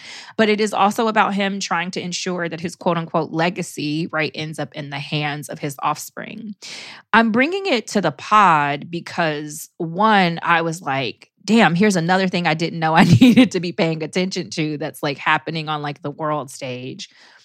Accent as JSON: {"language": "English", "region": "California", "country": "United States", "tie": "born or raised there", "said": "I grew up in California, right?"}